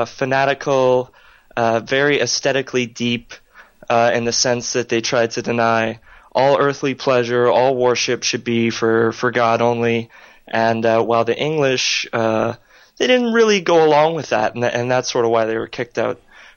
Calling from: Ontario, Canada; I'm actually calling from Ontario, Canada

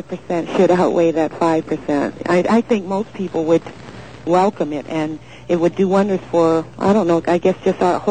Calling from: Santa Ana, California, United States; Santa Ana, California.

